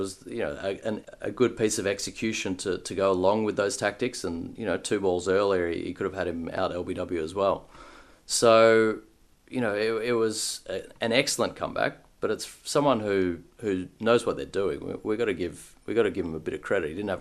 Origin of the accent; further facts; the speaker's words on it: Australia; It's great to watch as an Australian fan, because we thought that they would be nuanced in their approach